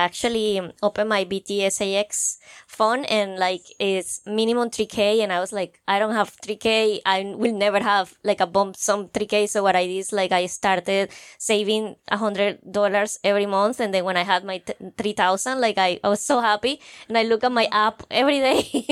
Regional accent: Colombia; English is a second language; I'm from Colombia.

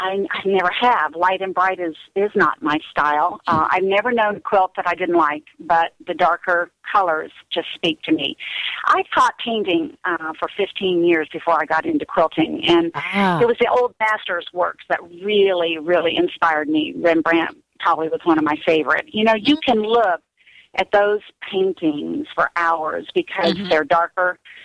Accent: Florida, United States; And when they saw that I was from Florida, they said, well, we're the Pink Flamingos.

